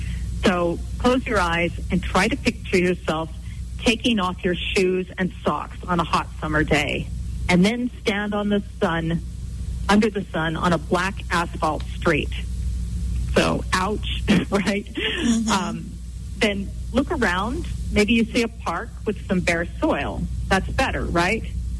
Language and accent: English; Bakersfield, California, United States; Down in the valley near Bakersfield, which is my hometown